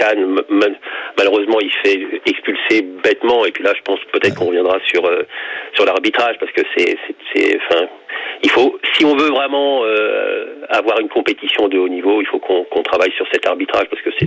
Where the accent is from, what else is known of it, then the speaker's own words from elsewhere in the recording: Benin; je suis béninois et je resterai béninois, même si le Sénégal est mon pays de cœur.